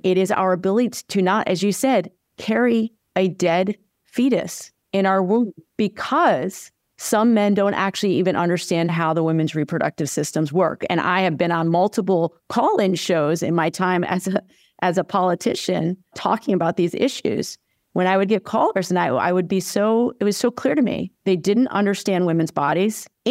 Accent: Vermont, United States; my home state, which is, you know, a very left-leaning state, Vermont.

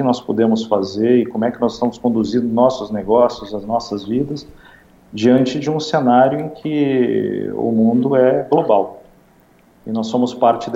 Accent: Brazil; o que eu me preocupo como brasileiro e como participante da agricultura

